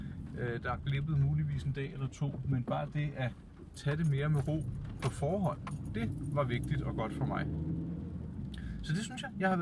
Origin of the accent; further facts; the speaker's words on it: Charlottenlund, Capital Region of Denmark, Denmark; Jeg voksede op i Charlottenlund og var også af og til i Hellerup, hvor vi er nu.